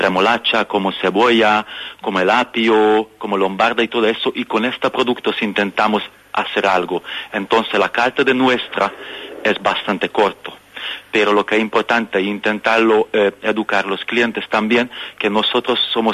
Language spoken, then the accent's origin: Spanish; Hungary; Spanish is a second language; also born or lived in London; now in Menorca, Spain; yo soy originalmente de Hungría, soy húngaro, pero he vivido en Londres como casi 14 años y toda mi vida pasaba en Londres, así prácticamente.